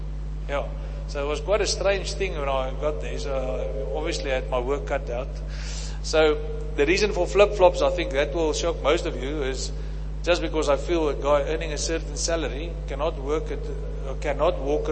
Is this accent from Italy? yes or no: yes; Italy; I came to visit from Italy, and I went to the Baptist church on the other side of the town there